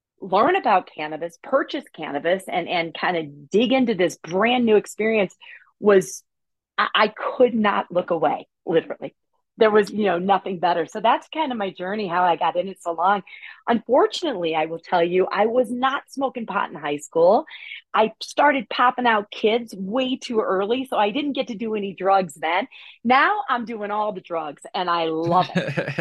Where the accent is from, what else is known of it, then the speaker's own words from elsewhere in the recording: Belleville, Illinois, United States; I'm the oldest of 10 kids, and I grew up in Belleville, Illinois, which is 5 minutes, a stone's throw from St. Louis, Missouri.